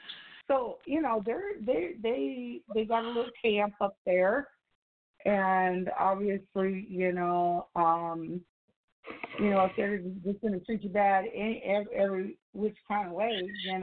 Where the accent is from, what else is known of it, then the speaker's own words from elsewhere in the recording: Rosebud, South Dakota, United States; also born or lived in Belle Fourche; I told you I'm originally from South Dakota. So, Rosebud, what up?